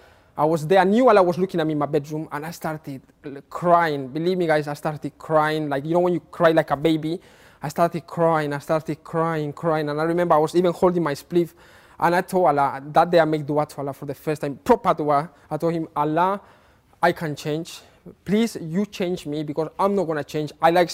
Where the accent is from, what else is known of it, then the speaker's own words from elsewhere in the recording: Bolivia; English is a second language; now in England, United Kingdom; I grew up in Bolivia, South America.